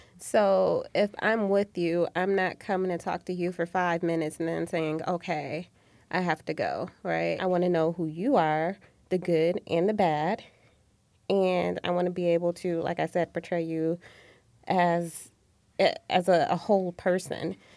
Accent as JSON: {"language": "English", "town": "Flint", "region": "Michigan", "country": "United States", "said": "I'm from Flint, Michigan."}